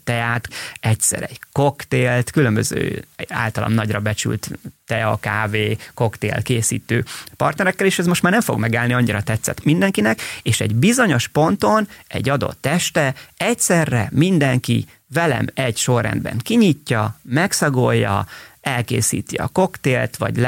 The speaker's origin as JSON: {"language": "Hungarian", "town": "Miskolc", "region": "Borsod-Abaúj-Zemplén", "country": "Hungary", "tie": "born there", "said": "én egy Miskolcon születtem, és a nagypapám a helyi tiszai pályaudvarnak hívták a miskolci beüröt, ott volt vasutas, tehát én nem abba születtem bele, hogy arisztokraták vagyunk, és folyik az arany otthon, hanem egy teljesen normális, átlagos magyar"}